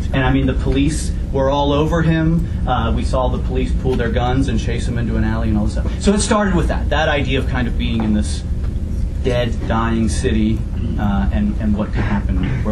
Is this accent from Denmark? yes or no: no; Cincinnati, Ohio, United States; I mentioned growing up in Cincinnati, and I moved back, and I went to graduate school in Cincinnati.